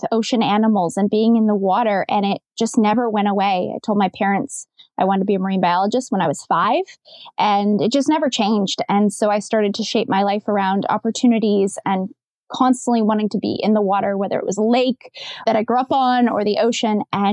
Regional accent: Maine, United States; And I grew up in Maine, and we used to spend a lot of time going to the beach.

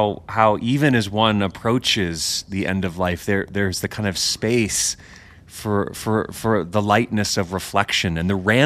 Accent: United States; I'm American, so I just would read, you know, early American history

